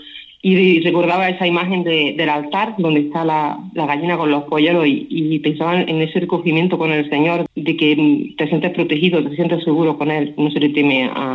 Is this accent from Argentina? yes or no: no; Campotejar, Andalusia, Spain; Yo soy de Campotejar